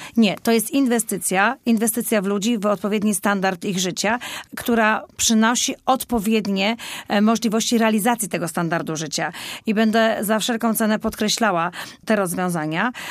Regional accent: Greater Poland Voivodeship, Poland; Zawsze walczyłam o tą naszą wielkopolską ziemię jako Wielkopolanka.

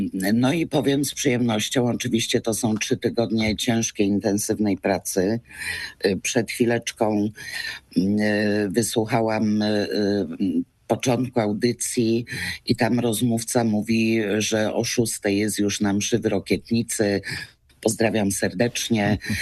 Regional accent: Poznań, Greater Poland Voivodeship, Poland; jestem rodowitą poznanianką

